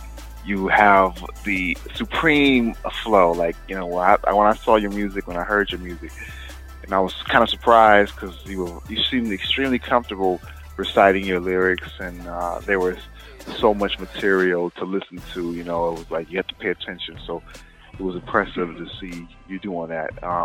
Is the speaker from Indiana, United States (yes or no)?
no; Akron, Ohio, United States; I'm from Akron, Ohio, where like LeBron James grew up.